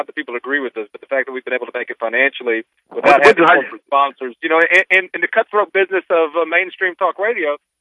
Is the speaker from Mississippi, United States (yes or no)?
yes; Biloxi, Mississippi, United States; from Biloxi, Mississippi. I'll be home next week